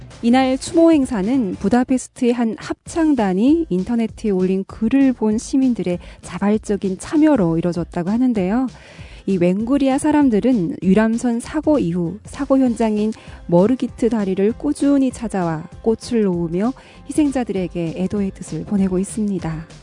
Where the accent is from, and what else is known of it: North Korea; now in South Korea